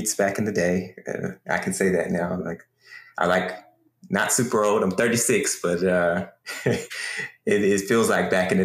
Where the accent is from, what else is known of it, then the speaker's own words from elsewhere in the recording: Dallas, Texas, United States; Of course, I'm a Texas guy, born and raised. I grew up in the Dallas area, and now I live here in Austin, Texas, and with my wife and two kids.